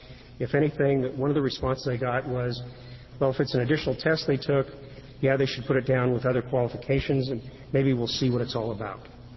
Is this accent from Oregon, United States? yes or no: yes; Sherwood, Oregon, United States; from Sherwood, Oregon.